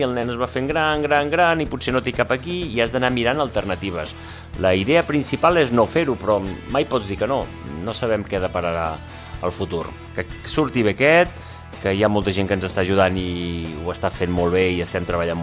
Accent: Sant Pol de Mar, Catalonia, Spain; com que nosaltres som molt de Sant Pol

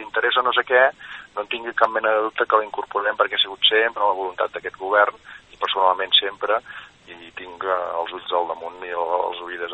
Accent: Catalonia, Spain; forma part de la nostra festa, com a catalans, no?

